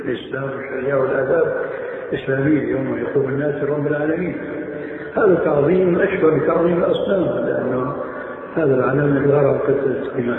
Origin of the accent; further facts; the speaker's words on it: Syria; now in Jordan; ولو أمثل هنا في الأردن وفي عندنا في سوريا